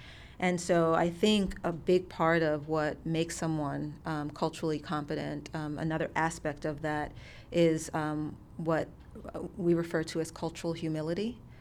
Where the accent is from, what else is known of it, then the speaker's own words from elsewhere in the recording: Brooklyn, New York, United States; I am a New Yorican, meaning I'm second generation Puerto Rican, born and raised in Brooklyn, New York.